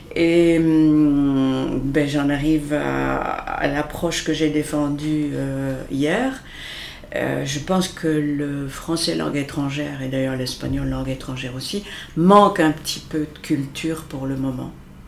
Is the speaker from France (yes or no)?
no; Belgium; j'ai terminé ma carrière officielle comme inspecteur de l'enseignement en Belgique, puisque je suis belge.